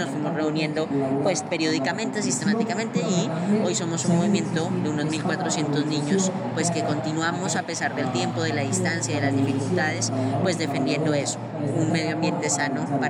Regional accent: Colombia; Por supuesto, pues yo soy de Colombia.

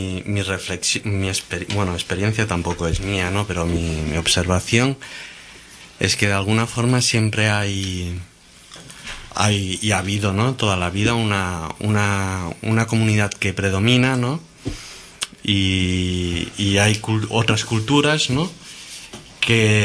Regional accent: Catalonia, Spain; yo pertenezco, a ver, de padres gallegos, pero soy catalán

